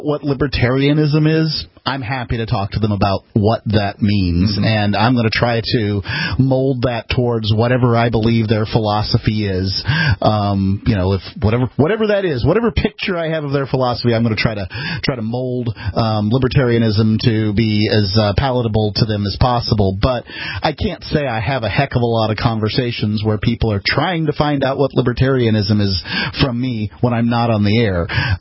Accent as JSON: {"language": "English", "country": "United States", "said": "well, where am I from? I'm from the United States of America."}